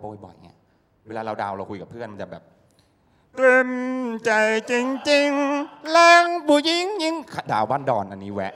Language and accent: Thai; Sisaket, Thailand; also born or lived in Bangkok; ผมเป็นเด็กที่เกิดจังหวัดศรีสะเกษเกิดที่กรุงเทพไปโตจังหวัดศรีสะเกษพ่อคุณแม่ทำงานที่นี่ส่งไปให้ตากับยายเลี้ยง